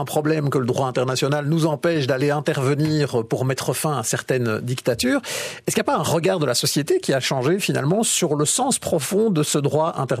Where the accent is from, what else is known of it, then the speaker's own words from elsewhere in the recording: Belgium; chez nous en Belgique